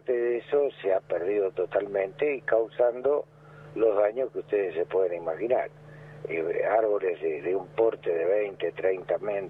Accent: Cuatreros, Buenos Aires Province, Argentina; born there; yo nací en Cuatreros, o sea que tengo unos cuantos años encima, y nunca vivimos una situación así

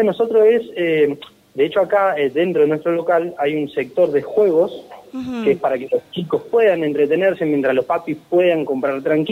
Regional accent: Gualeguaychú, Entre Ríos, Argentina; nosotros dos somos de Gualeguaychú.

